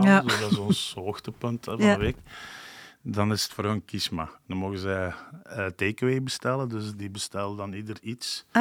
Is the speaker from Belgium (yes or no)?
yes; Flanders, Belgium; Ik en de mama, we zijn Limburger. Dus met ons praten ze wat meer Limburgs.